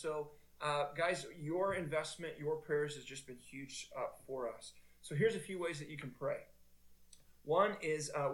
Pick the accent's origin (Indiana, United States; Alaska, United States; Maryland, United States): Indiana, United States; Indianapolis; So as I mentioned, we are from the west side of Indianapolis